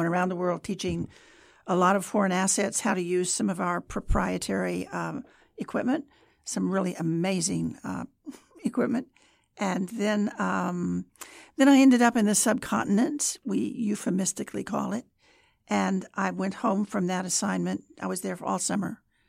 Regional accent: Kansas, United States; I think I said, what is the CIA? Because I was from Kansas and I didn't know.

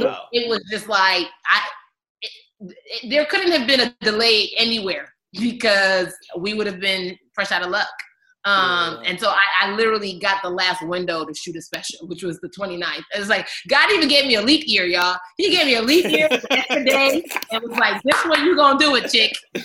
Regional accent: Maryland, United States; It was really like, oh, I'm from Maryland too.

